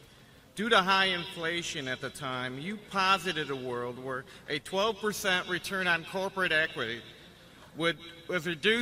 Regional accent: Durham, North Carolina, United States; I'm from Durham, North Carolina.

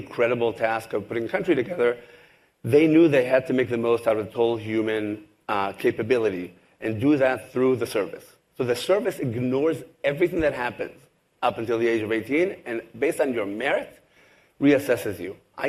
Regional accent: Israel; I come from the other side of the world. I come from Israel. I've talked historically about being a third generation to grandparents that were Jewish refugees

